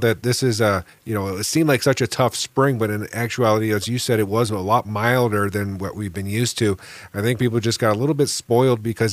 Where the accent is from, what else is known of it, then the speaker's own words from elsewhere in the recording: Detroit, Michigan, United States; because I come from the Metro Detroit area.